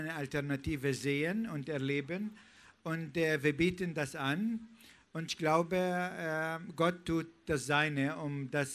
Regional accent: Bethlehem, West Bank, Palestine; Richtig, damals war Bethlehem Teil von Jordanien.

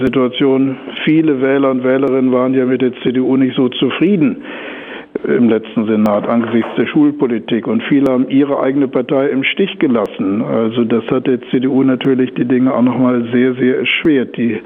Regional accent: Hamburg, Germany; Ich persönlich bin als Hamburger, seit 21 Jahren lebe ich hier in verantwortlicher Stelle

